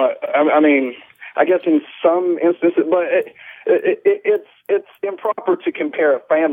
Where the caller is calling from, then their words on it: Tennessee, United States; Calling in from Tennessee, East Tennessee to be exact.